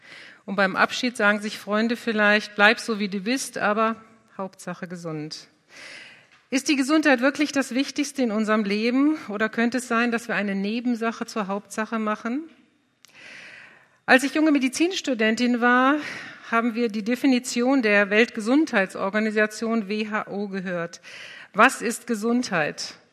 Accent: Krefeld, North Rhine-Westphalia, Germany; accent: Hochdeutsch; Also ich komme aus Krefeld, das ist am Rhein. Düsseldorf ist rechts am Rhein, Krefeld ist links am Rhein, etwa 690 Kilometer nördlich von euch. An meiner Sprache merkt ihr, dass ich nicht von hier komme, dass ich Hochdeutsch spreche.

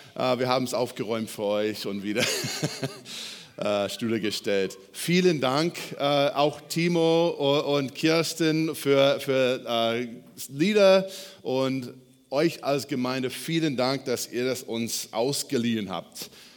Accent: United States; German is a second language; Aber an manchen Stellen liegen wir als Amerikaner ganz falsch.

